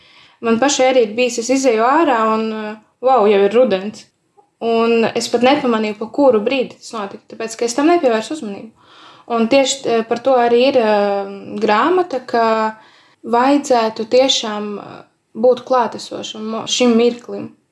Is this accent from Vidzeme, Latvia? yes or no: no; Latgale, Latvia; kā es varu, nerunājot latgaliski, izteikt to, ka es tomēr esmu no Latgales.